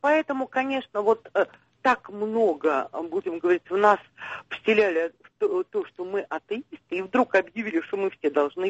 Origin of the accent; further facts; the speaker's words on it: Moscow, Russia; moved away as an adult; now in Saint Petersburg, Russia; Я вообще коренная москвичка, приехала к мужу в 89-м году.